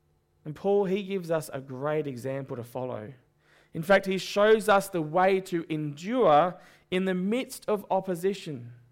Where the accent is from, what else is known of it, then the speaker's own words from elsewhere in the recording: Hobart, Tasmania, Australia; I remember when I was growing up in Hobart, we used to live in the manse